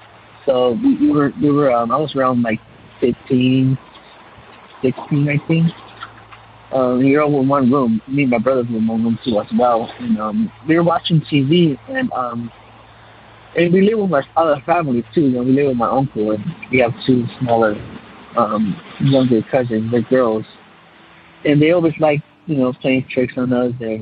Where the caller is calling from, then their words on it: California, United States; I'm from California. … I just got into your podcast, so I decided to give you a call.